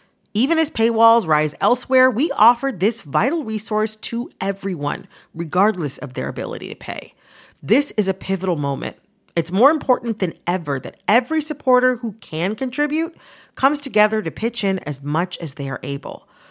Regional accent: Detroit, Michigan, United States; I'm from Metro Detroit. I grew up in the Rust Belt

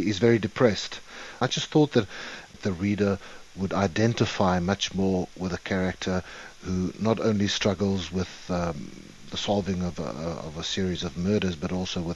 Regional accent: South Africa; It's an inescapable part of being a South African, and especially being a South African law enforcement officer.

